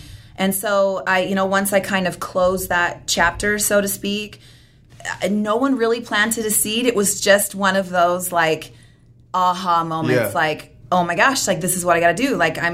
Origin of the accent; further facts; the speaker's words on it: Utah, United States; now in St. George, United States; Okay, I was born and raised in Utah County. We lived there for a few years after we got married, and then we've bounced around quite a few places around Utah for several years, and then we landed here in St. George about 8 years ago.